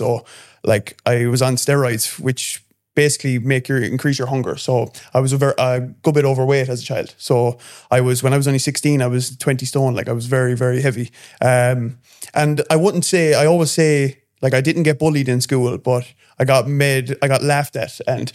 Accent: Tipperary, Ireland; So I'm originally from Tipperary. I grew up in a little town outside Nina. I'm a countryman, a country boy.

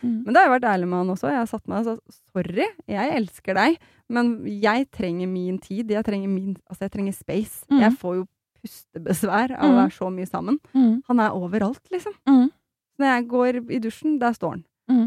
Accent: Slemmestad, Akershus, Norway; Jeg er fra Slemmestad, Camilla.

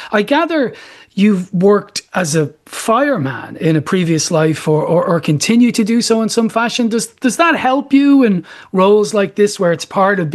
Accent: Ireland; accent: Irish; and also teasing my Irish accent at the start. It wasn't a bad impression, I suppose. Do I sound like that? I guess I do to an American.

